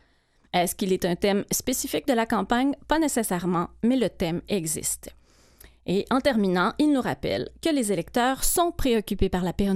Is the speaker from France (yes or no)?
no; Quebec, Canada; Moi, j'ai grandi en Abitibi.